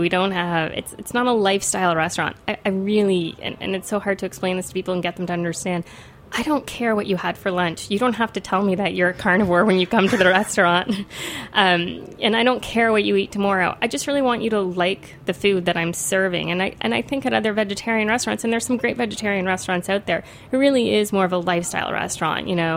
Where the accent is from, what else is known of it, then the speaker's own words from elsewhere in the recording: Toronto, Ontario, Canada; also born or lived in Ottawa; I am from Canada. I was born in Ottawa, but I grew up in Toronto.